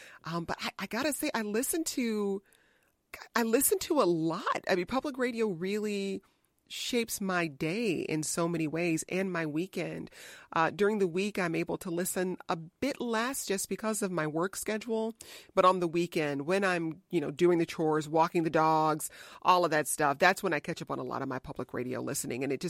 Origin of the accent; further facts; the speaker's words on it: Midwest, United States; Because I grew up in the Midwest, I have spent most of my career in the Midwest.